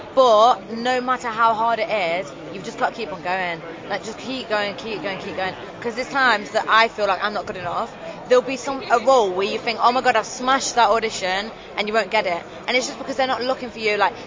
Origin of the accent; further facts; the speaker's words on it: Nottingham, East Midlands, United Kingdom; I'm actually from the East Midlands.